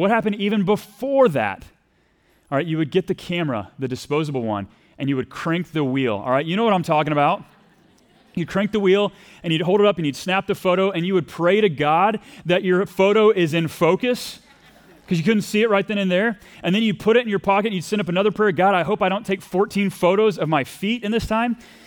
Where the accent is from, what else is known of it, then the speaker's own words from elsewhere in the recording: Texas, United States; accent: Texas; She's got a great accent, even better than my Texas accent.